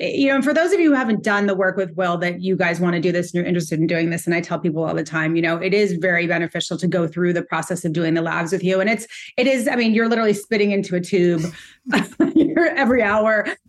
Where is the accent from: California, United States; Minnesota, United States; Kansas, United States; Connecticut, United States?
California, United States; now in New York City, United States; I am a jewelry designer. I live in New York City. I grew up in California.